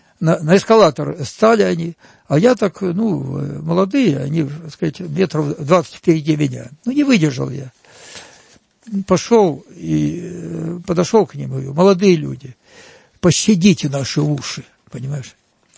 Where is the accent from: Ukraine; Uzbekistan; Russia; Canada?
Ukraine; Avdiivka, Donetsk Oblast; я сам из Авдеевки, родился в Авдеевке, хотя казачьего рода, и предки там, донские казаки, русские, донские казаки